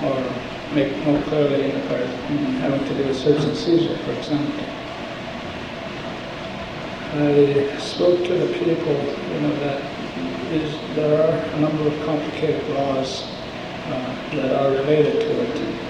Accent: Bethel, Alaska, United States; my parents are originally from this island, and I was born and raised in Bethel.

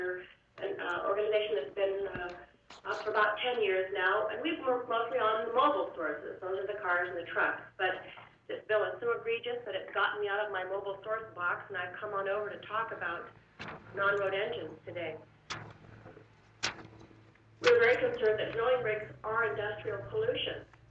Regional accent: Anchorage, Alaska, United States; I was raised here in Anchorage

